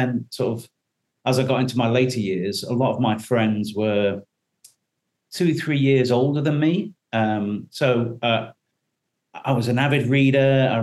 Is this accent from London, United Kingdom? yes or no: no; Doncaster, Yorkshire and the Humber, United Kingdom; I was born in Doncaster. My late father would be very proud to call me a Yorkshireman. So a lot of my time then growing up in that area, growing around the mining villages, etc.